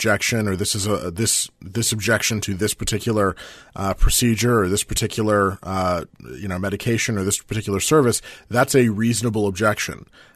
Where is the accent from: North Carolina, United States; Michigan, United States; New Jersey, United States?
Michigan, United States; Tim Walberg of Michigan, from my home state of Michigan